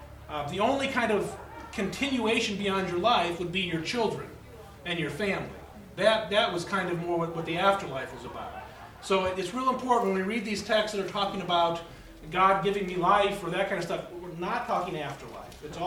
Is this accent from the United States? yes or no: yes; Omaha, Nebraska, United States; I'm a pastor from Omaha, Nebraska, which many of you have driven through.